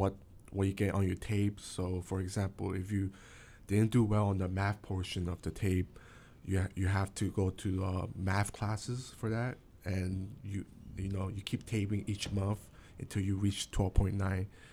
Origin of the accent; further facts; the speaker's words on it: New York City, New York, United States; And I'm from New York City.